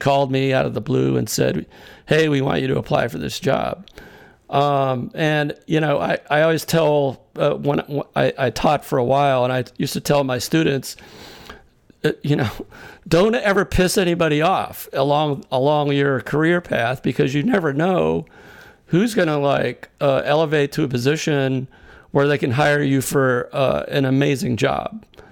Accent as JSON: {"language": "English", "region": "Massachusetts", "country": "United States", "tie": "born or raised there", "said": "even though he grew up in Hawaii and I grew up in Massachusetts"}